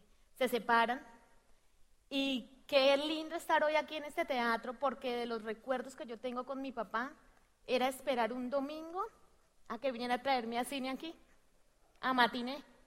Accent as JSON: {"language": "Spanish", "town": "Cali", "region": "Valle del Cauca", "country": "Colombia", "said": "Bueno, yo, como les conté ayer a los que no saben, pues yo soy aquí de Cali."}